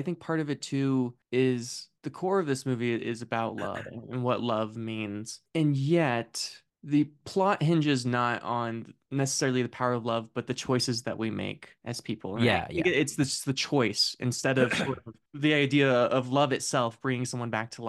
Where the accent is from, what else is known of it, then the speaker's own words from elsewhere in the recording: United States; It's my American ignorance that is